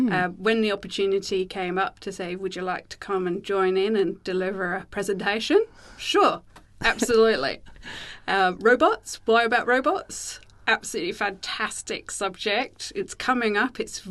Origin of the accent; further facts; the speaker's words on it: England, United Kingdom; born there; I'm English born.